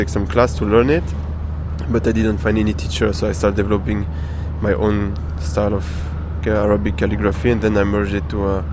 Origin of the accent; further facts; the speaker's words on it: France; I grew up in France, and in the late 90s I discovered like the hip-hop culture